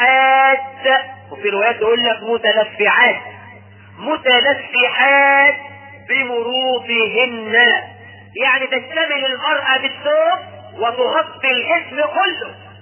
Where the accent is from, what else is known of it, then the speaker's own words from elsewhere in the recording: Egypt; الحريم عندنا في مصر كل نساء كنا منتصبات